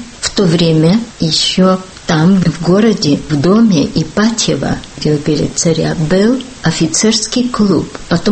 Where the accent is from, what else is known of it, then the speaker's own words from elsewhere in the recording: Northeast China, China; now in Prague, Czech Republic; родилась и выросла в Китае, северо-восточной части, на берегу реки Сунгари, Сунхуатьян, от русской мамы и чешского папы. … родом из южно-чешского гуситского города Табора.